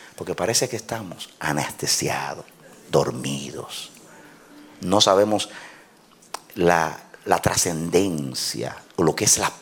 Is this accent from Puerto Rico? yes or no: yes; Puerto Rico; Yo soy de Puerto Rico.